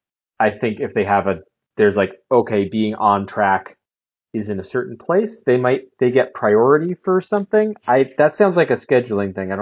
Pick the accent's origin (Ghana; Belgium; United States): United States; Moscow, Idaho; the University of Idaho, in my hometown of Moscow, Idaho.